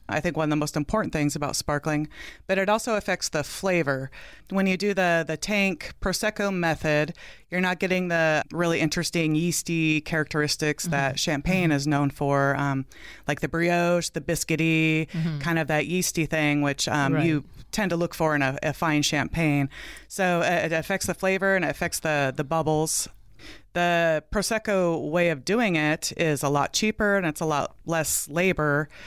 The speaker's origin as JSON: {"language": "English", "town": "Coeur d'Alene", "region": "Idaho", "country": "United States", "tie": "born or raised there", "said": "I grew up in North Idaho, up in Coeur d'Alene, and it's definitely not wine country up there, and I wasn't really surrounded by wine drinking"}